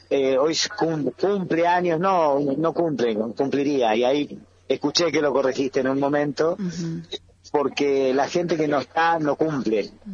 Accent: Resistencia, Chaco, Argentina; la vida familiar se desarrolló toda en el Chaco, así que como que yo soy el único

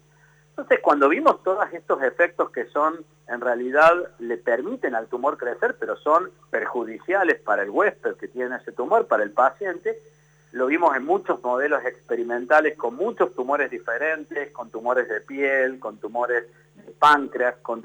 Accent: Córdoba, Argentina; yo soy cordobés y nací en Córdoba, hice mi carrera en la universidad, en la Facultad de Ciencias Químicas de la Universidad Nacional de Córdoba, tanto mi carrera de bioquímico como el doctorado en Ciencias Químicas

